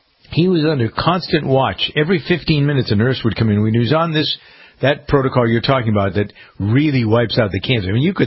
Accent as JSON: {"language": "English", "town": "Framingham", "region": "Massachusetts", "country": "United States", "tie": "born or raised there", "said": "I have a very close friend in my hometown of Framingham"}